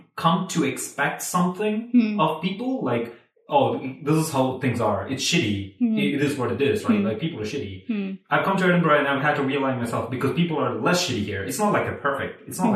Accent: Thiruvananthapuram, Kerala, India; because I grew up in Trivandrum, and I don't think people would have been very accepting of a woman walking down the street

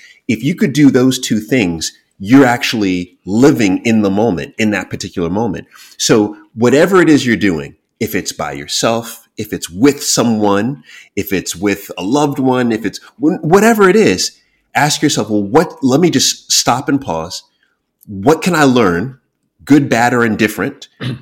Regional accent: New York, United States; By the way, my wife was freaked out when she saw that for the first time because, you know, I'm from New York.

